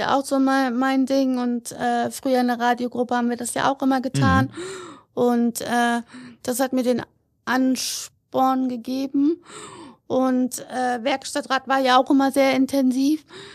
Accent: Meppen, Lower Saxony, Germany; born there; Also ich bin in Meppen geboren

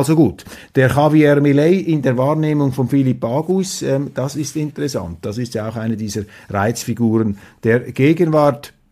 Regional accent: Switzerland; Aus serbischer Sicht und auch als Schweizer. Wir sind natürlich Fans von Roger Federer

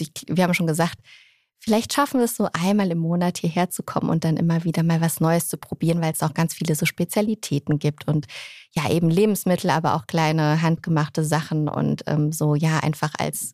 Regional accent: Rhineland-Palatinate, Germany; also meine Heimat ist ja der Westerwald

